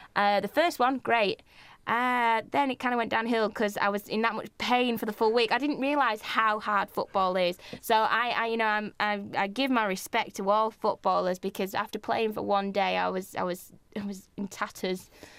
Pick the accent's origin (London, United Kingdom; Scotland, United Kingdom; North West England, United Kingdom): North West England, United Kingdom; Blackpool; born there; I was born in Blackpool, so I've got a bit. And one of my friends plays for Blackpool, so I've got a little bit of thing for Blackpool. And also, I live in Bury